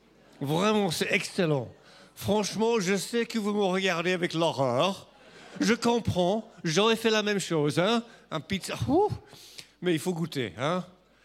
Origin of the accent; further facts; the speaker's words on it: England, United Kingdom; French is a second language; parce que je suis anglais, hein